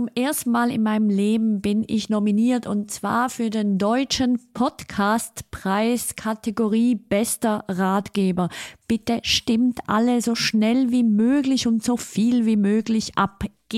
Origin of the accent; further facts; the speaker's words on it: Switzerland; Ich bin ja Schweizerin und wir sagen immer, der Emmentaler gehört zu unserer Kultur.